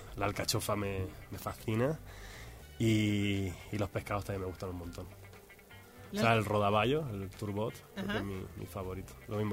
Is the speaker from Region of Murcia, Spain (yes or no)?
yes; Region of Murcia, Spain; Entonces tienes que ir a mi tierra, porque dicen que es donde están los mejores limones amarillos del mundo. Ahí en Murcia.